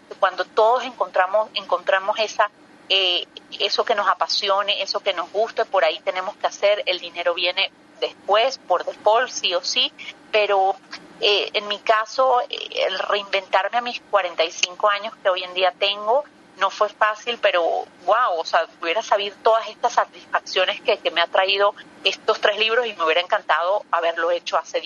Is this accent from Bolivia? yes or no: no; Mexico; obviamente como mexicana.